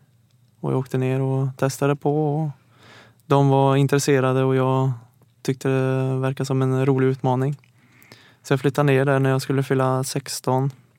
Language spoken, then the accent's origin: Swedish; Bengtsfors, Västra Götaland County, Sweden; Ja, jag är uppväxt och född i Bengtsfors i Dalsland.